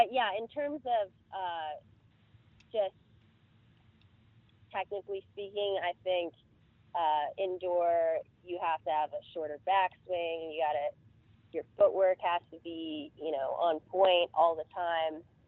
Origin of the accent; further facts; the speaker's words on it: California, United States; Yeah, so I'm actually from California, so I was not used to indoor tennis at all.